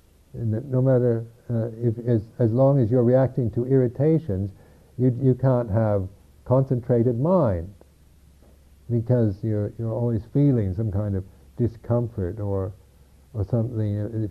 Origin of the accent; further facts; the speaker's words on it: United States; because being an American, one has been brought up to think one has all kinds of rights, and these rights are very important to Americans